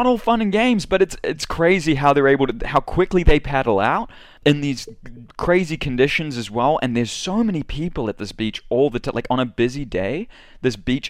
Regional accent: New Zealand; I kind of identify with it as a New Zealander.

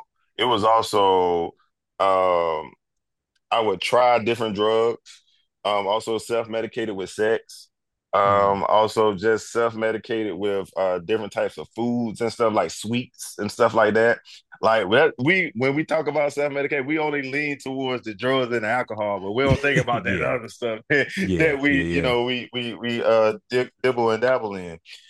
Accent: North Carolina, United States; I grew up in North Carolina, so I grew up in the South. Was raised at a in a place where it was a very small town.

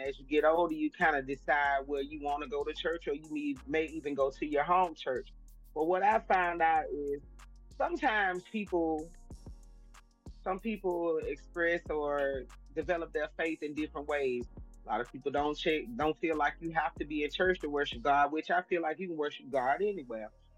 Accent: Birmingham, Alabama, United States; Well, I was born and raised in Birmingham. I am a 41-year-old mother of three.

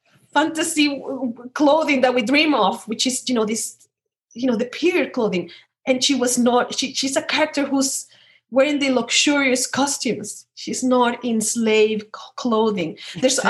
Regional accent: Venezuela; English is a second language; Another layer of complication is that we're from Venezuela. And there's very few period films from Venezuela.

